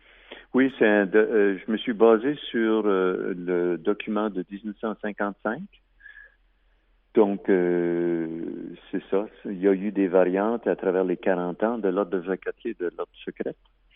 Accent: Nova Scotia, Canada; born there; Moi, je suis né en Nouvelle-Écosse et en Nouvelle-Écosse, il ne reste plus que 5% de la population qui parle français

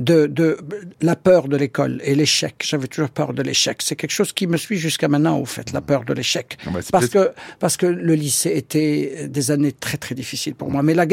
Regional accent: Beirut, Beirut Governorate, Lebanon; On était un petit peu bordélique chez nous, à Beyrouth ouest.

